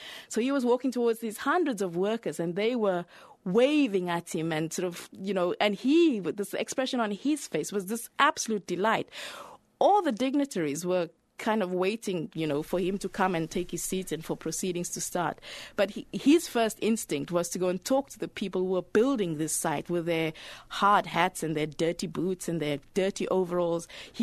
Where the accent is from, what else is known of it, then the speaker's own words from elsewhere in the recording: Kliptown, Gauteng, South Africa; Because I told him I was from Cliptown, and he said, do you know the Lollins? And I said, yes, I lived opposite the Lollins.